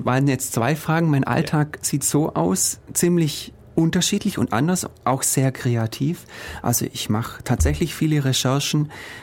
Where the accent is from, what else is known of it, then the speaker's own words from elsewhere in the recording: Ulm, Baden-Württemberg, Germany; ich bin in Ulm geboren und aufgewachsen in Jungingen. Mein Vater war Italiener, ich bin also ein halber Ulmer, streng genommen.